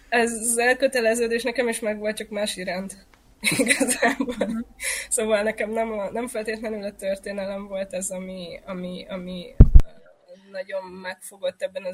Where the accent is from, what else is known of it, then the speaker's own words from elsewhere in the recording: Budapest, Hungary; born there; now in Szeged, Hungary; Én Budapesten születtem, és...